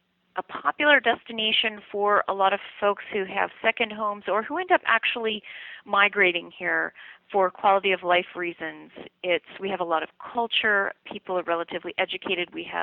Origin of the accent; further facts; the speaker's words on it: Massachusetts, United States; Western Massachusetts, it's ironic because often when I tell people that I'm from Massachusetts, they automatically ask me about Boston, which is a great city.